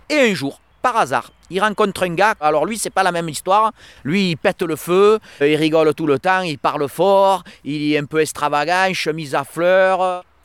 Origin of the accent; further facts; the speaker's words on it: Sainte-Tulle, Provence-Alpes-Côte d'Azur, France; also born or lived in Manosque; moi je suis né à Manosque. J'ai habité pendant de longues années, pendant 30 ans à Sainte-Tulle. Sainte-Tulle, c'est mon village où j'ai passé toute mon enfance.